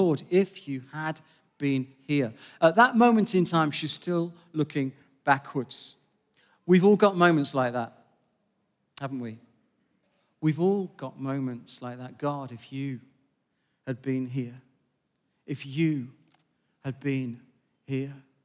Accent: Manchester, North West England, United Kingdom; I was born and bred in Manchester. I'm allowed.

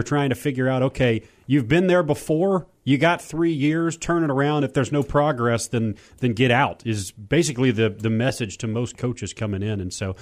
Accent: Auburn, Alabama, United States; Yeah, man, I'm from Auburn, Alabama.

